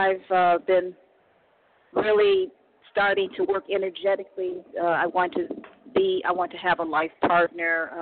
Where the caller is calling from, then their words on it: Cleveland, Ohio, United States; I'm calling from Cleveland, Ohio.